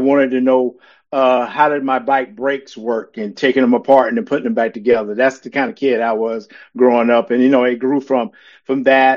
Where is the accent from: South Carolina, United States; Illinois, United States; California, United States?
South Carolina, United States; Allendale; but I grew up actually here in South Carolina in a small rural town called Allendale.